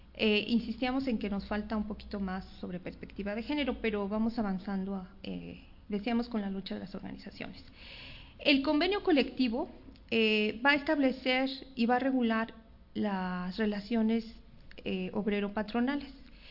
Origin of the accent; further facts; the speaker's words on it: Mexico; así como los mexicanos decidimos por quién votar